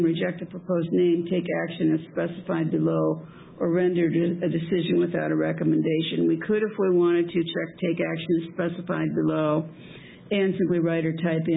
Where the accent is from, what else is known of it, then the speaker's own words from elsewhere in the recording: Franklin Township, Iowa, United States; I'm just going to say personally, I grew up in this county. I grew up in Franklin Township.